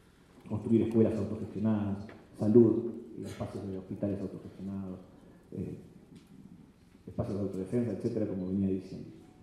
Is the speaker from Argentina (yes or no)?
yes; Argentina; me interesaba traer a cuenta qué está pasando en mi país, en Argentina, ¿no?